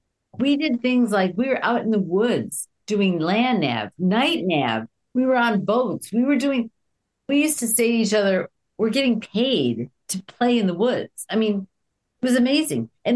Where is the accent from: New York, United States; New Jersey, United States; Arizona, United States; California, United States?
New York, United States; also born or lived in Upper Peninsula of Michigan; Grew up in upstate New York with my family, brothers, three brothers.